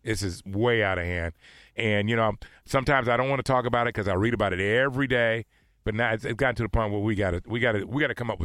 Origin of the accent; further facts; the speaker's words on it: Los Angeles, California, United States; And I'm from Los Angeles, so I've dealt with Crips and Bloods